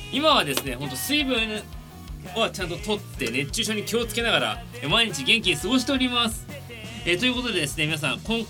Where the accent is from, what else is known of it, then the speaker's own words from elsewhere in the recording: Tokyo, Japan; 東京都出身です。東京に生まれて東京で育って32年、